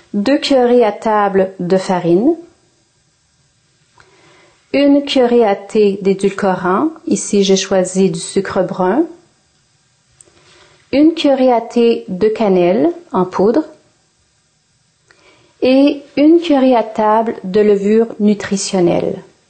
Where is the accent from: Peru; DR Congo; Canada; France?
Canada; Quebec; Et je suis du Québec, au Canada.